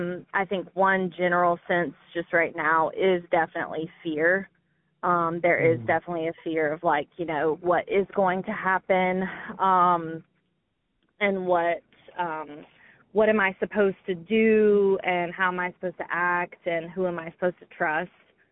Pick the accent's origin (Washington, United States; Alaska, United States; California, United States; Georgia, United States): Georgia, United States; And, you know, I'm from South Georgia. I didn't know any gay people. I definitely didn't know any trans people growing up.